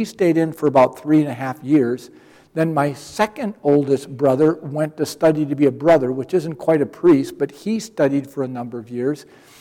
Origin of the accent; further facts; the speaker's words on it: Milwaukee, Wisconsin, United States; I grew up in Milwaukee, Wisconsin. And I grew up in a very strong Roman Catholic family.